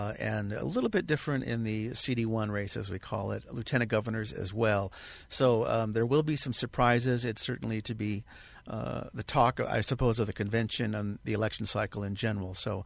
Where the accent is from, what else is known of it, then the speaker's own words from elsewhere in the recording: Marshall Islands; now in United States; I'm from the Marshall Islands.